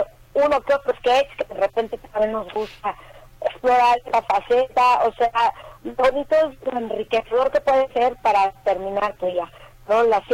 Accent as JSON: {"language": "Spanish", "town": "Acapulco", "region": "Guerrero", "country": "Mexico", "said": "yo soy de Acapulco, yo soy guerrerense, sí."}